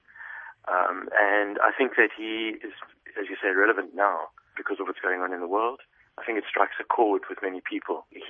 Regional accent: South Africa; now in Prague, Czechia; I'm originally South African

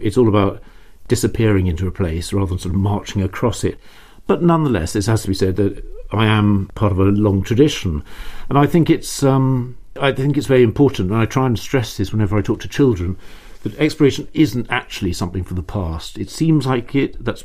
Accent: United Kingdom; And of course, the British, and I am British, for better or worse, there's a lot of these explorer types.

